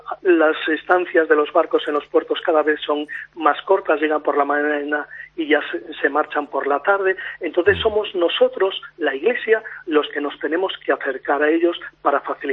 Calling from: A Coruña, Galicia, Spain; Yo hablo desde La Coruña.

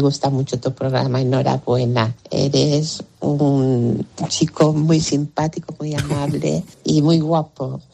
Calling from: Palma de Mallorca, Balearic Islands, Spain; de Palma de Mallorca.

